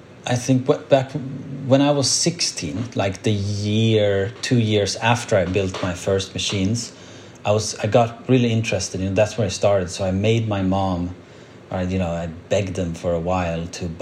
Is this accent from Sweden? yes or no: yes; Uddevalla, Västra Götaland, Sweden; English is a second language; I grew up 1 hour outside of Gothenburg in a town called Uddevalla.